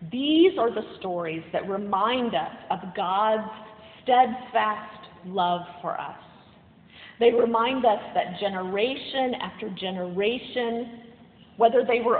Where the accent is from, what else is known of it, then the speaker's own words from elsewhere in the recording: the South, United States; accent: southern; My southern accent's back, so I'm working on that.